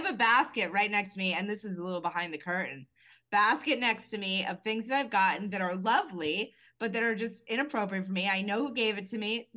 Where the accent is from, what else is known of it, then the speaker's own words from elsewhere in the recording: Maine, United States; now in New York, United States; I'm not at all. I'm from Maine, and I live in New York for 20 years.